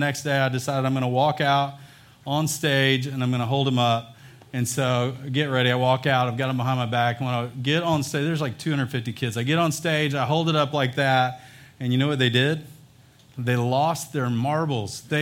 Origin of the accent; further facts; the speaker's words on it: Dallas, Texas, United States; Born and raised in Dallas, grew up here, moved back here. So I'm a Dallasite, I guess.